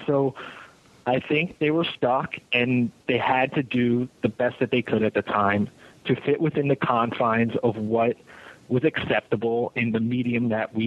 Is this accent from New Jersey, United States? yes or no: yes; New Jersey, United States; now in Los Angeles, United States; Yeah, well, I'm originally from New Jersey, so I see what your housewives do in conjunction with what our housewives do.